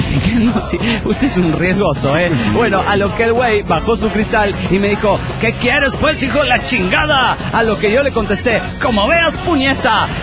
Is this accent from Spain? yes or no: no; Mapastepec, Chiapas, Mexico; born there; also born or lived in Tapachula; En Mapastepec, Chiapas. Estudié en Tapachula, Chiapas. Estuve en Puebla en noviembre y diciembre y ahora ando por Oaxaca.